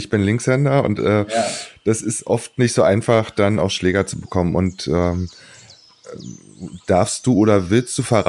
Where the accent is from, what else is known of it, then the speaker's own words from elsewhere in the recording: Berlin, Germany; weil ich komme ja nun mal aus dem Berliner Raum